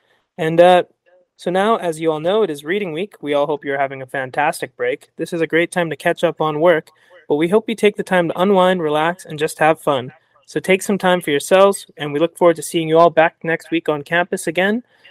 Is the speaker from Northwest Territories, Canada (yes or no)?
yes; Yellowknife, Northwest Territories, Canada; I'm from a little further away, Yellowknife Northwest Territories, so can't see New Brunswick.